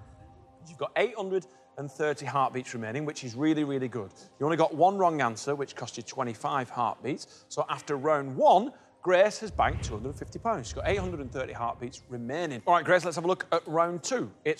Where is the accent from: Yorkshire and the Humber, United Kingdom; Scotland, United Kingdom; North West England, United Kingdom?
North West England, United Kingdom; Please don't write in and complain. I'm from Lancashire, a bit of rivalry, that's all it is.